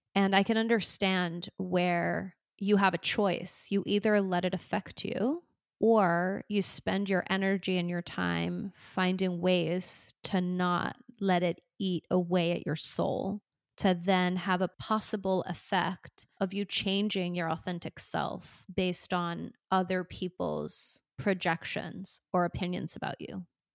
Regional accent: Singapore; now in United States; yes, I'm Dutch Filipino and I was born in one place and I was raised in Singapore and now I live in America

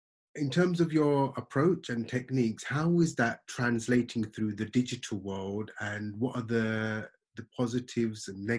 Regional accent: Brazil; Being from Brazil, born and brought up in Brazil

